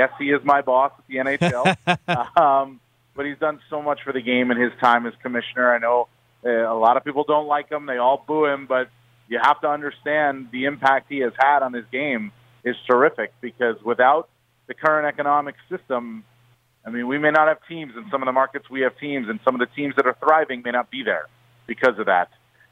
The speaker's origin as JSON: {"language": "English", "region": "New Jersey", "country": "United States", "tie": "born or raised there", "said": "I was a kid growing up in New Jersey."}